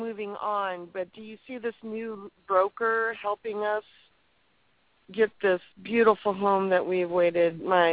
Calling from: California, United States; I'd love to, guys. … I'm calling from California.

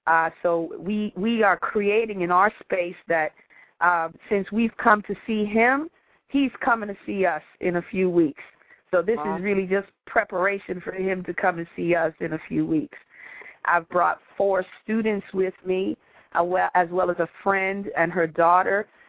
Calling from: Washington, District of Columbia, United States; So I am calling you from Washington, D.C., just on the steps of Howard University campus.

